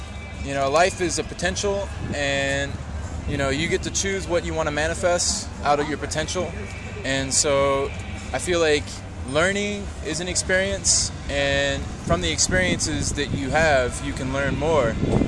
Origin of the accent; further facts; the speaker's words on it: Austin, Texas, United States; I grew up in Austin, Texas, and I've been playing saxophone for 13 years.